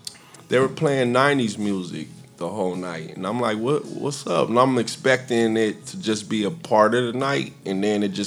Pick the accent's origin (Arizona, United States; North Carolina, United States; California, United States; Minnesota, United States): California, United States; Pacoima; I'm originally from Pacoima, California.